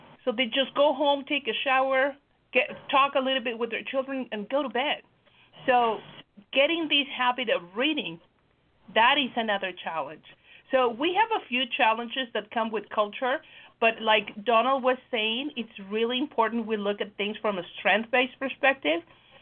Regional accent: Mexico City, Mexico; Yes, I am from Mexico City.

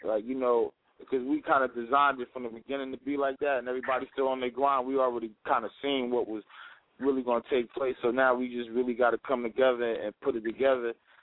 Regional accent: New York, United States; I'm from New York, so look, that ain't going too far.

